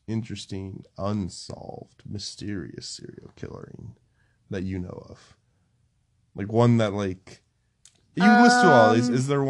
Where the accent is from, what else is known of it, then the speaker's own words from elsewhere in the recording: Florida, United States; I grew up in Florida.